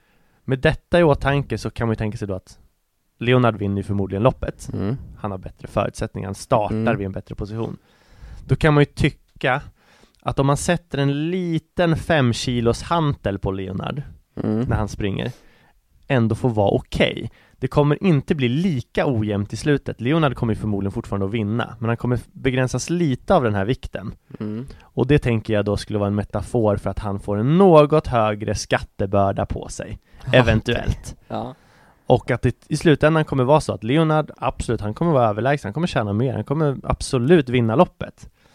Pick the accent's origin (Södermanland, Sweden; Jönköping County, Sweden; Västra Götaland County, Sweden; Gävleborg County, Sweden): Södermanland, Sweden; Nyköping; born there; Jag är född i Nyköping.